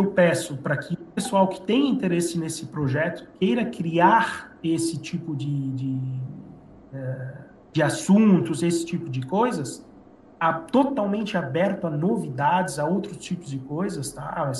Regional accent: Santa Catarina, Brazil; now in Curitiba, Brazil; eu, na verdade, sou de Santa Catarina, eu mudei agora fazem praticamente 8 meses para Curitiba

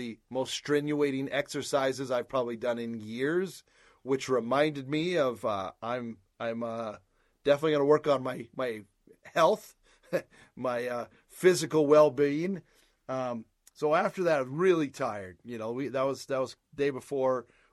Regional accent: Pahrump, Nevada, United States; I grew up in Pahrump, Nevada, and then I went to college.

